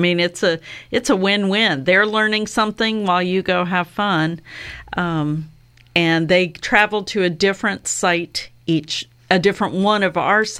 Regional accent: Maryland, United States; So, I grew up in Maryland, and we used to, I can't say that we traveled great distances when I was a kid

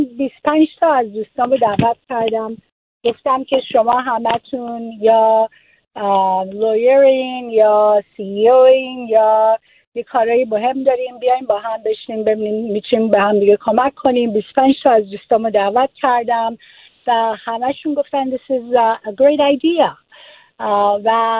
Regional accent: Iran; now in United States; ما وقتی از ایران آمدیم آمده بودیم شیکاگو و من اونجا دانشگاه رفتم.

